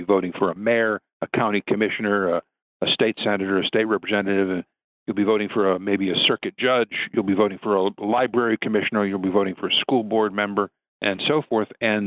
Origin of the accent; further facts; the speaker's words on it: Chicago, Illinois, United States; I sit here, I'm in Chicago at this moment. I'm a Chicagoan.